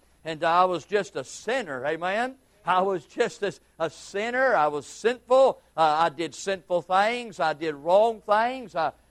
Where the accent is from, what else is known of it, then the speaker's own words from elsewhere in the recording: Houston, Texas, United States; In my case, I'd have to say that I am just a man. I was brought up in Houston, Texas.